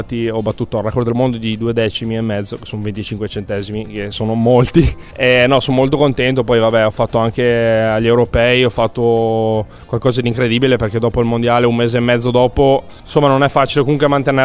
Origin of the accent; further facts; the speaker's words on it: Thiene, Veneto, Italy; now in Verona, Italy; sono originario di Thiene, facevo poi scuola a Vicenza, mi allenavo a Vicenza, quindi diciamo che Vicenza l'ho vissuta per scuola e per nuoto, non per divertimento o altro, però ci sono stato molti anni. Poi adesso ovviamente sono a Verona